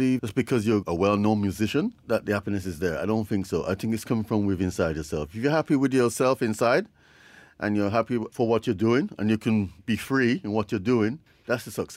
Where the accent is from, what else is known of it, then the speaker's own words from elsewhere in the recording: United Kingdom; My parents, after the Second World War, they went to England in the late 50s. And then, of course, I was born there, educated there.